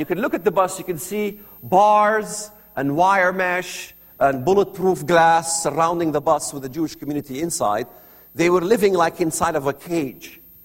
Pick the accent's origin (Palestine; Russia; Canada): Palestine; want her to know that I was Palestinian. So I did not roll my R's.